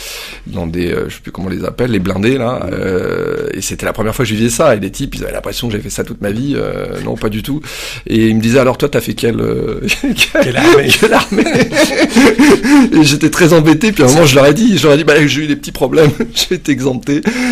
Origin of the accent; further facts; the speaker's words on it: Vannes, Brittany, France; born there; je suis breton d'origine. Je suis né à Vannes, qui est une très jolie ville portuaire dans le Morbihan, 56. C'est sur mon passeport. j'ai pas vraiment vécu. Mes grands-parents vivaient là-bas.